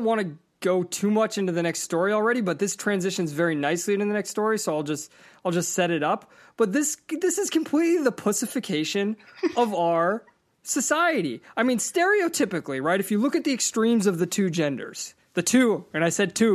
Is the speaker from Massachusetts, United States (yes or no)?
yes; Boston, Massachusetts, United States; and yes, I am going there because I'm from Boston.